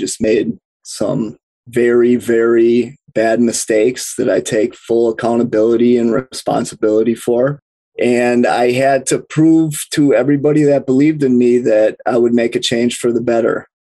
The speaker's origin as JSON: {"language": "English", "town": "Milwaukee", "region": "Wisconsin", "country": "United States", "said": "I'm from Milwaukee, Wisconsin."}